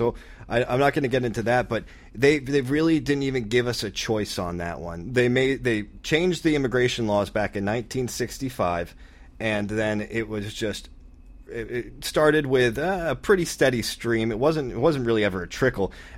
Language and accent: English; Cape Cod, Massachusetts, United States; I came from Cape Cod, where a lot of them would come over to work.